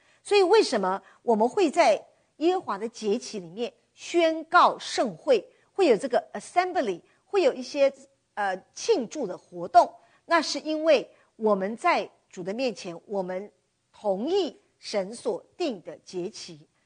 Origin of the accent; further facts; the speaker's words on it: China; 我们中国人过节可能就是放假旅游吃喝